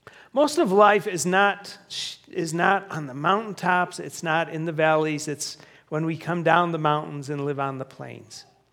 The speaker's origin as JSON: {"language": "English", "town": "Cleveland", "region": "Ohio", "country": "United States", "tie": "born or raised there", "said": "we had to go to my hometown, Cleveland, Ohio, to visit my dad."}